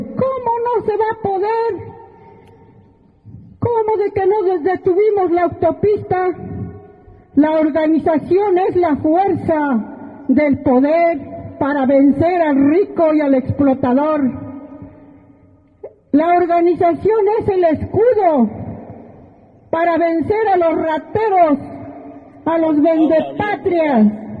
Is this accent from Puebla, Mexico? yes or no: yes; San Andrés Calpa, Puebla, Mexico; Vengo del estado de Puebla, del municipio de San Andrés Calpa.